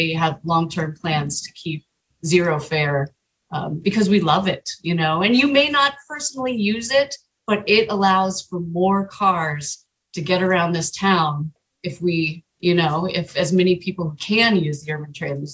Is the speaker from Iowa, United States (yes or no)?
no; Scranton, Pennsylvania, United States; moved away as an adult; now in Montana, United States; I grew up in Scranton, Pennsylvania. Yep. So very, very far away, but I left the day after I graduated from Montana. So I've been here for 20 years this year.